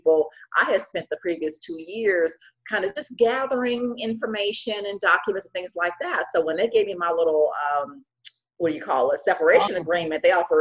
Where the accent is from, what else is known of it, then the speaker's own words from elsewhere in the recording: Kansas City, Missouri, United States; So I grew up in Kansas City, Missouri in the Midwest, and I was just always so different from people.